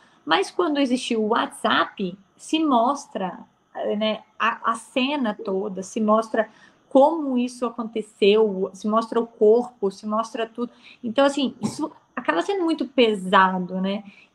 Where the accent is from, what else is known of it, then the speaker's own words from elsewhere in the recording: Balneário Camboriú, Santa Catarina, Brazil; Eu sou de uma cidade, né, eu fui criada, né, em Balneário Camboriú, e nessa cidade a gente tem um alto índice de suicídio em jovens da dependência química, né, que é uma cidade de muitas festas, muita música eletrônica, muitas baladas em si.